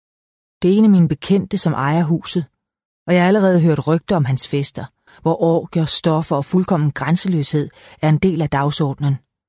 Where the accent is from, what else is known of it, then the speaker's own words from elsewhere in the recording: Capital Region of Denmark, Denmark; now in Sydhavnen, Denmark; jeg har mødt i min barndom på Vestegnen, og i mit liv i Sydhavnen.